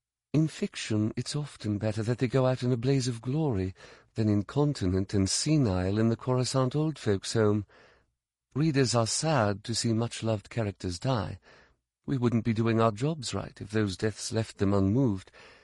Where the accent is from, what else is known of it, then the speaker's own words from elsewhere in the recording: United Kingdom; But I'm the Brit, remember? We're always the bad guys.